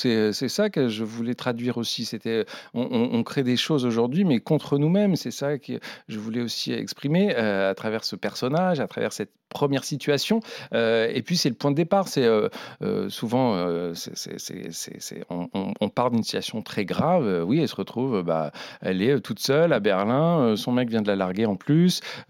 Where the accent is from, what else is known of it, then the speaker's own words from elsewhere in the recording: Pont-l'Évêque, Normandy, France; born there; il est allé en Normandie et c'est là où je suis né parce que je suis normand au final. Je suis né à Pont-l'Évêque